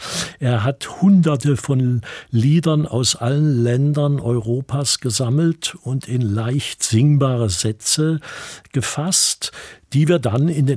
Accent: Staufen, Baden-Württemberg, Germany; Ich komme ja aus Staufen und bin dort aufgewachsen und lebe jetzt auch wieder dort

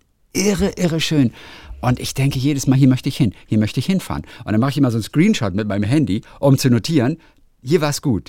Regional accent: Schleswig-Holstein, Germany; Dann kommt aber direkt meine Heimat Schleswig-Holstein.

